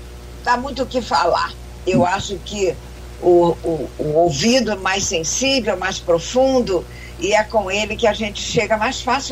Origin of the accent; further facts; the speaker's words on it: Rio de Janeiro, Brazil; born there; now in Brasília, Brazil; eu nasci no Rio de Janeiro, vivo em Brasília, quer dizer, eu não moro, me demoro, mas meu coração está na Amazônia